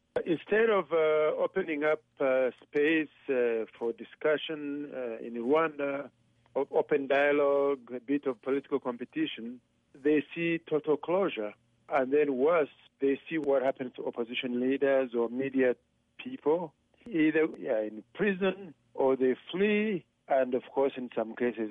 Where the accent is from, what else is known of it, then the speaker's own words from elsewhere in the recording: Canada; I grew up here in Canada, so I'm a citizen of Canada.